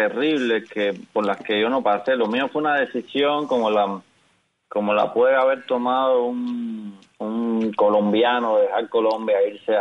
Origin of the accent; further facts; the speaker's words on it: Cuba; now in Spain; Yo cuando me fui de Cuba y vine a vivir a España, yo no me sentía ni remotamente un exiliado